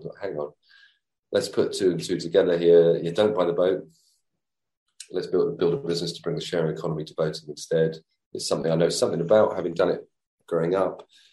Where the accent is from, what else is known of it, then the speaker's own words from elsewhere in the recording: East of England, United Kingdom; So I grew up near London. We lived in between London and the coast on the east side of London, near Essex.